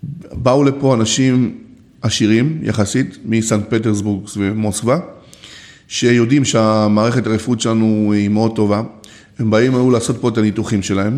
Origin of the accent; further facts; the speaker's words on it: Bat Yam, Tel Aviv District, Israel; עיר שאני גדלתי בה ואני מכיר את כל האנשים חמים וטובים